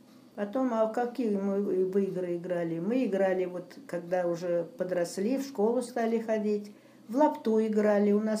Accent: Pesochnya, Ryazan Oblast, Russia; born there; Так, Рязанская область, деревня или как село Песочня.

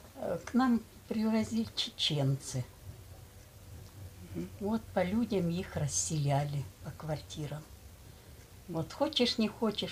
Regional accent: Kazakhstan; born there; Я родилась в селе в Казахстане. Угу. Село Малогоровка. В 1935 году.

